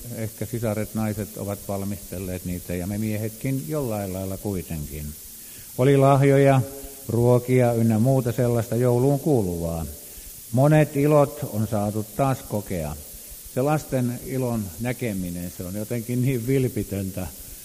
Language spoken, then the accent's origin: Finnish; Helsinki, Uusimaa, Finland; sanon niin, me olemme Helsingistä, te olette Keravalta